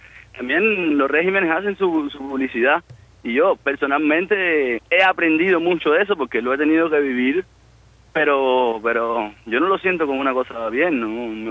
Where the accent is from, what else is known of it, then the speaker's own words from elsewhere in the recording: Cuba; moved away as an adult; also born or lived in Argentina; now in Italy; yo me fui de Cuba para Argentina como pude